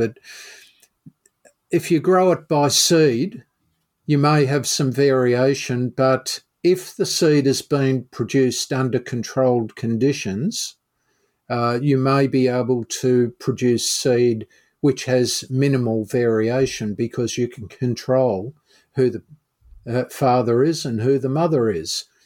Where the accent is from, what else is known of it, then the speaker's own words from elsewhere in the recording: Melbourne, Victoria, Australia; moved away as an adult; But, you know, look, I grew up in Melbourne. I went to Burnley. I was taught pronunciation of all sorts of different plant names. I moved around Victoria and everyone pronounced them pretty much the same as I did.